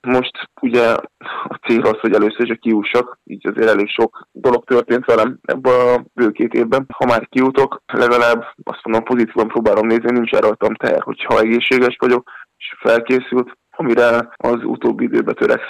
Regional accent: Pécs, Baranya, Hungary; born there; Pécsen születtem, és a szüleimhez leszoktam járni gyakran

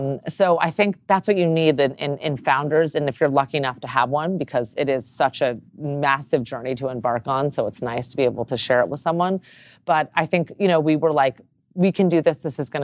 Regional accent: Los Angeles, California, United States; Here, from here.

